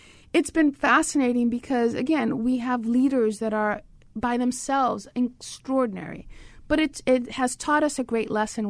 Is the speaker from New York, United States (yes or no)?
yes; New York, United States; So I grew up in New York. My father and mother came from the Dominican Republic, but they met here.